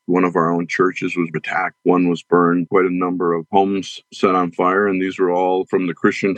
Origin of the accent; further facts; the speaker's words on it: Manipur, India; English is a second language; Even in my home state of Manipur, the BJP and its allies lost both seats.